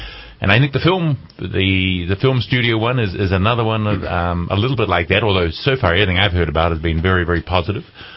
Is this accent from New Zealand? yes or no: yes; Queenstown, Otago, New Zealand; And as you know, I'm from New Zealand, yeah. And I was down there 2 months ago. And the community I'm from in New Zealand, Queenstown on the South Island